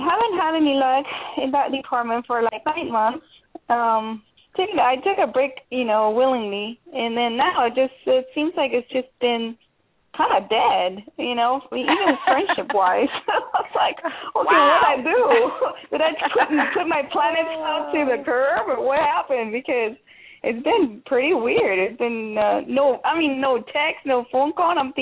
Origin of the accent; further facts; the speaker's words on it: California, United States; also born or lived in Buenos Aires, Argentina; I was born in South America, but I was raised in California.